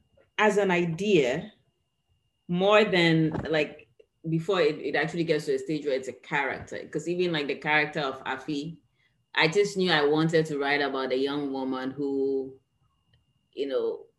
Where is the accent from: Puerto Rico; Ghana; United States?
Ghana; me growing up in Ghana.